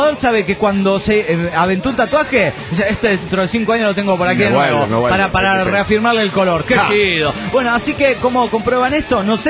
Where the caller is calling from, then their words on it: Cochabamba, Bolivia; de Cochabamba, Bolivia.